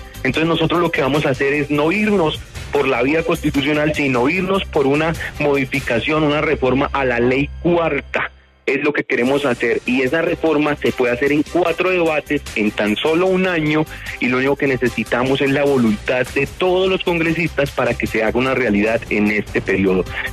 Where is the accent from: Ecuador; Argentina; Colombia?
Colombia; Bucaramanga, Santander; soy santandereano, nací en el último barrio de Bucaramanga, uno de los más humildes